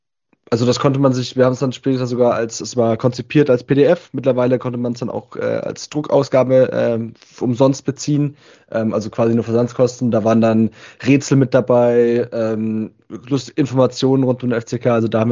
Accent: Baden-Württemberg, Germany; Also ich komme aus der Nähe von Stuttgart.

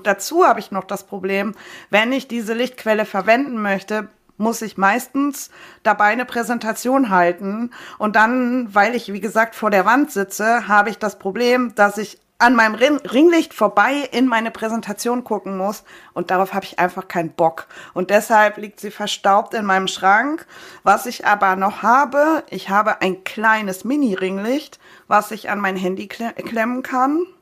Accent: Baden-Württemberg, Germany; als Schwäbin

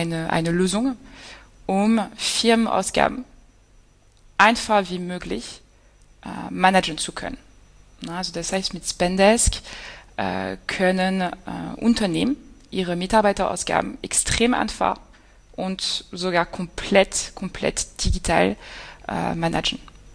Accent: Paris, Île-de-France, France; German is a second language; also born or lived in Germany; dass ich eigentlich gar nicht deutsch bin. Ich bin geboren in Paris, bin immer zwischen Deutschland und Frankreich aufgewachsen, aber in beide Länder gelebt, in beide Länder studiert und in beide Länder gearbeitet. Deswegen kann ich bisschen Deutsch reden.

